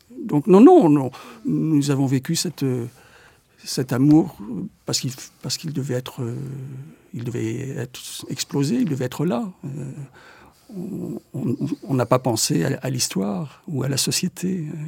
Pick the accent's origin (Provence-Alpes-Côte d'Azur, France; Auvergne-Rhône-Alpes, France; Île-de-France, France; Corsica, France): Île-de-France, France; Paris; now in La Rochelle, France; Et moi, j'étais arrivé de Paris aussi un an auparavant.